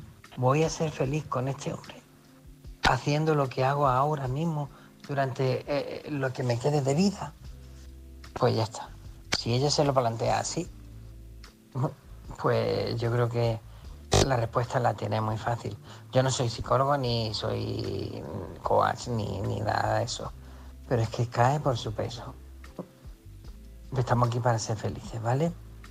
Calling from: Málaga, Andalusia, Spain; de Málaga.

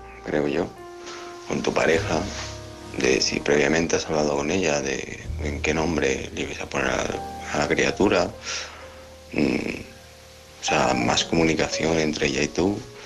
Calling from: Alicante, Valencian Community, Spain; de Alicante.

